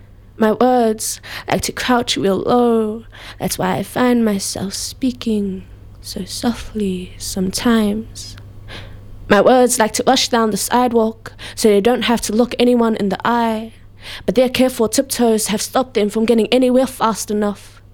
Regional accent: Auckland, New Zealand; So my hometown, South Auckland, definitely is a big influence.

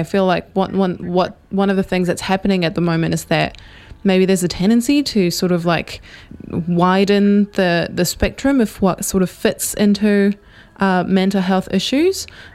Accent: France; English is a second language; now in New Zealand; I don't come from New Zealand. I come from France.

